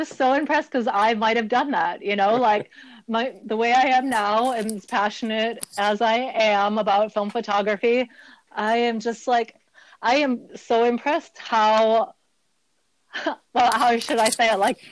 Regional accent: Wisconsin, United States; now in Portland, United States; I was living in Wisconsin. I'm from Wisconsin initially. I wanted to move to Portland. I made it here.

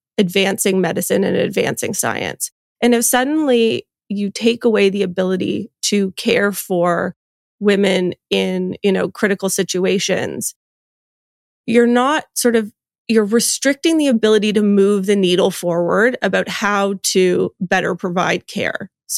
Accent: Canada; And I think as a Canadian, I mean, I certainly wrote this when I was a fellow in the US.

